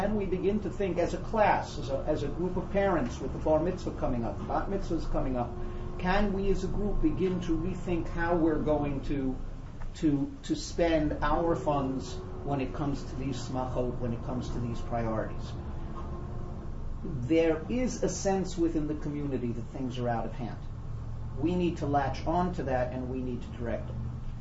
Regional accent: West Hempstead, New York, United States; I'm very proud that the first of those questions came from my hometown, West Hempstead.

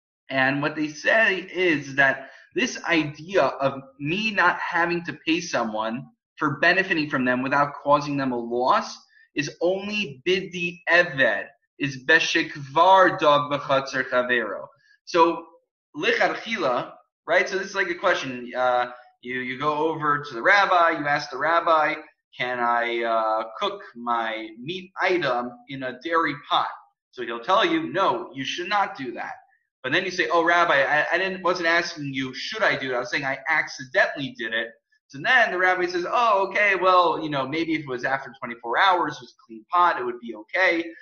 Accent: New York, United States; I'm from New York, so I used to take the subway.

